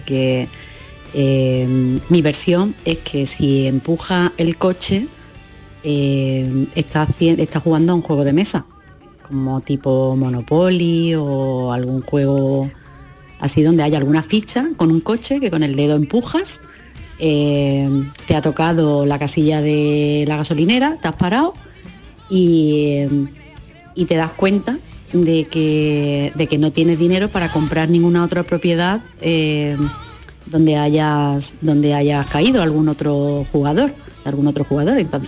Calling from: Torremolinos, Andalusia, Spain; de Torremolino.

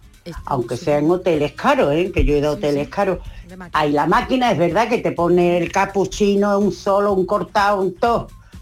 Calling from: Jerez, Andalusia, Spain; Buenas tardes, amigo.

